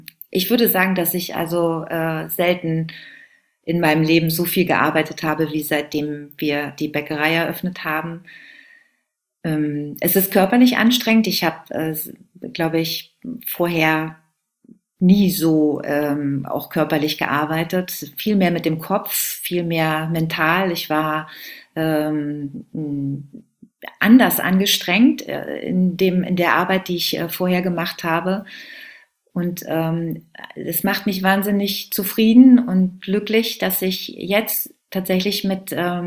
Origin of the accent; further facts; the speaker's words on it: Germany; now in Sardinia, Italy; die ich backe in Sardinien als Deutsche, als ja, Exilantin auf einer Insel